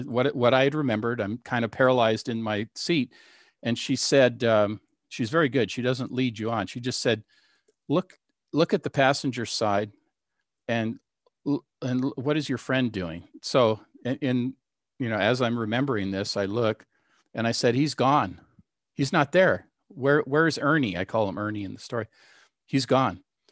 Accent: Seattle, Washington, United States; back to Seattle. We're from Seattle.

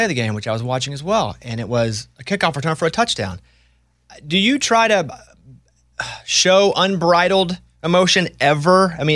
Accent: Arkansas, United States; Because again, I'm from Arkansas, obviously.

